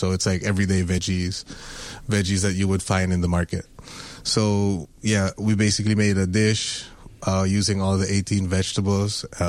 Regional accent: Philippines; So I'm Filipino that grew up in the Philippines.

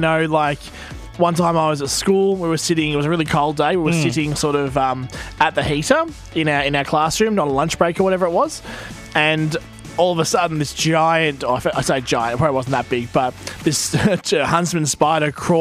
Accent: Victoria, Australia; I remember, I grew up down on the Mornington Peninsula.

